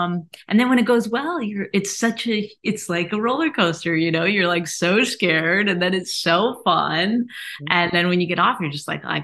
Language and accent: English; Canada; we're Canadian comics. We're not paying anyone for jokes.